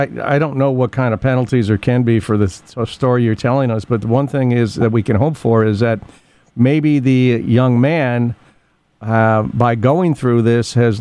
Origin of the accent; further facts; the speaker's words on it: New York, United States; born there; And because I was born in New York, not Kentucky.